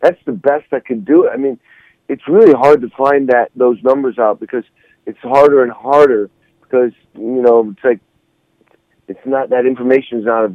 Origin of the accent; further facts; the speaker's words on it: Massachusetts, United States; But we grew up in Western Mass, you know, in the Berkshires.